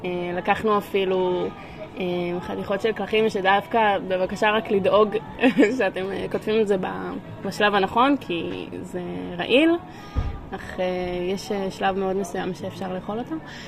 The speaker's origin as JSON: {"language": "Hebrew", "region": "Northern District", "country": "Israel", "tie": "born or raised there", "said": "אני רגילה לגור בצפון, מזג גביר סטנדרטי של קור בחורף, ירוק וצבעוני"}